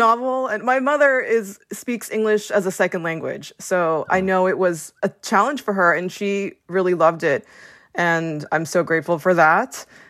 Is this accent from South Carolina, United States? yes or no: no; Colorado, United States; I grew up in Colorado. Not in San Francisco at all.